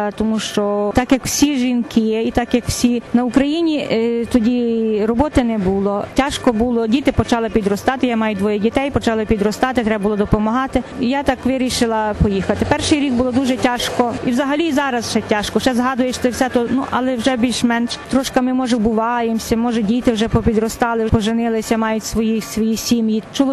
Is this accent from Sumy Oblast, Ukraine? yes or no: no; Lviv Oblast, Ukraine; also born or lived in Novokuznetsk, Russia; З родом я із Львівщини. Народилася в Новокузнецьку, тому що моїх батьків були вивезли. Вони ще були, правда, не жонаті, подружилися там в Новокузнецьку. Я маю два брати. Через 10 років народилася я та і 3 роки мала, як ми повернулися на Україну.